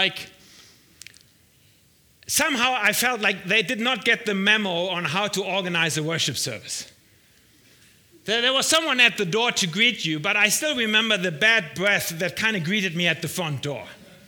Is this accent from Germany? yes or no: yes; Frankfurt, Hesse, Germany; So we're from Frankfurt.